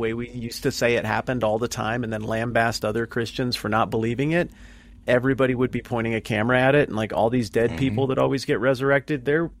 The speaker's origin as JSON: {"language": "English", "region": "Mountain West", "country": "United States", "tie": "born or raised there", "said": "I grew up in the Mountain West. I grew up around Mormonism and Mormons. I played ball. I had Mormon friends."}